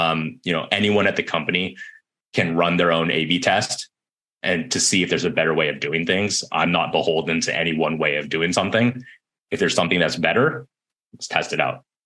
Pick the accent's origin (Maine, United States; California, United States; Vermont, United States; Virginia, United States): California, United States; Berkeley; now in San Francisco, United States; So I was actually born and raised in Berkeley, and all of my education in Berkeley too.